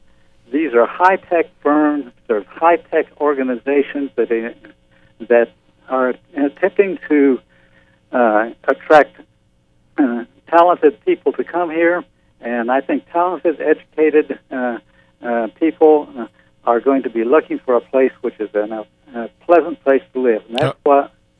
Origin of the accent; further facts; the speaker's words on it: Texas, United States; now in Arizona, United States; I'm not sure what the relevance of this is, but I grew up in East Texas.